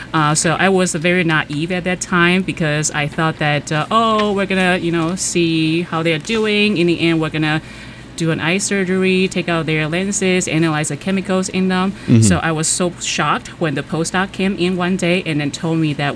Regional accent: Taiwan; moved away as an adult; now in United States; I am an associate professor in the Department of Chemistry at Tufts University. And so I grew up in Taiwan, and I first came to the United States for my PhD in Madison, Wisconsin. Then I moved to Stanford for my postdoc.

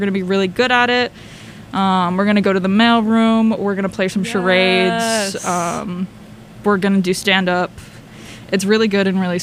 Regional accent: California, United States; every time I tell somebody I'm from California, they're like, "Oh yeah, I could have guessed that,"

